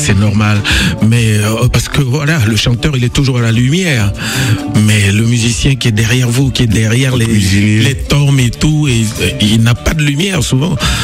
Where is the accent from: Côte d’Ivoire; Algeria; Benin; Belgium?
Côte d’Ivoire; Il y a une expression chez nous en Côte d'Ivoire qui dit chien fait pas chat.